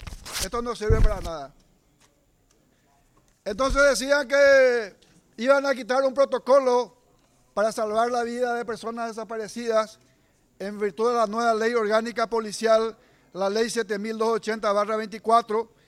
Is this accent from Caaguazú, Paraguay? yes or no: yes; Caaguazú, Paraguay; hoy estamos indignados en el departamento de Caaguazú. Estamos indignados como paraguayos